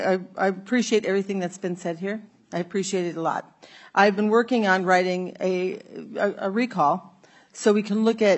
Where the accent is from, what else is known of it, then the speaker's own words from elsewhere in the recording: Minnesota, United States; I grew up in Minnesota. My family's been here since before it was a state.